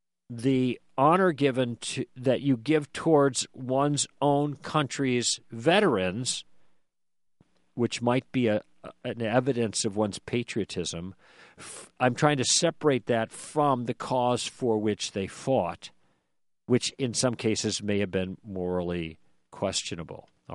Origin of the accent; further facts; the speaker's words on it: United States; this could sound completely self-serving for me speaking as an American